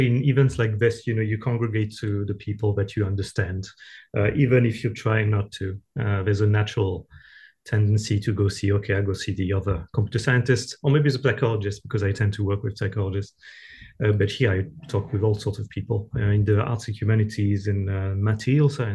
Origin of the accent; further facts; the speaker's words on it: France; English is a second language; now in Glasgow, United Kingdom; I was relatively new in Glasgow, so I come from France, as I'm sure you can surmise, as you can hear.